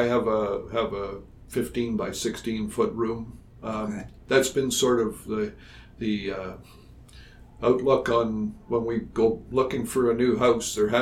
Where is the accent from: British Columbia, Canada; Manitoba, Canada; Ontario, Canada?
Ontario, Canada; North Bay; growing up in North Bay and having been exposed to those railways, you know, when I was younger.